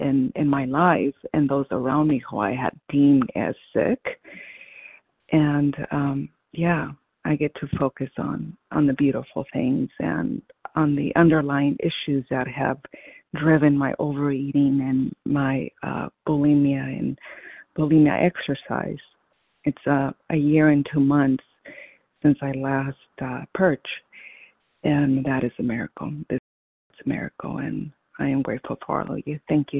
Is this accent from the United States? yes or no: no; Mexico; And having gone recently to my hometown in Mexico